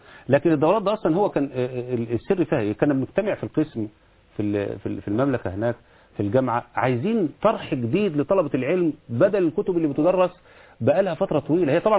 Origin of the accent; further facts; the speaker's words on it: Egypt; انا اتشرف بان انا اكون مصري